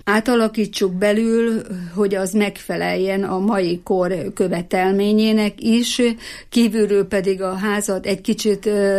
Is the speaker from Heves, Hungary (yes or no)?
yes; Fedémes, Heves, Hungary; born there; now in Eger, Hungary; Én Fedémesre születtem, ott láttam meg a napvilágot. Igaz, hogy már sokkal több éve itt Egerbe érek, mert 55 éve már, hogy EGRI vagyok, de mégis Fedémesének tartom magam. Oda születtem, ott nyugszanak a szüleim, ott vannak az őseink eltemetve